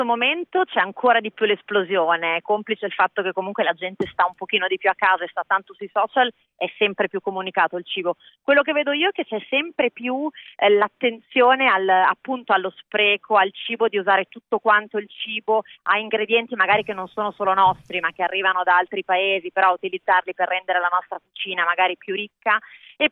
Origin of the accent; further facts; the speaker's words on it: Campania, Italy; Io sono campana, sono sempre stata convinta di conoscere tutto, no, della Campania, tutte le ricette.